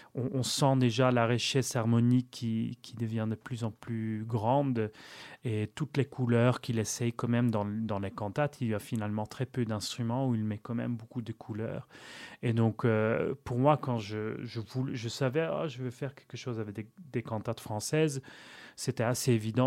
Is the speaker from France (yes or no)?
no; Flanders, Belgium; pour moi, vu que je suis flamand aussi.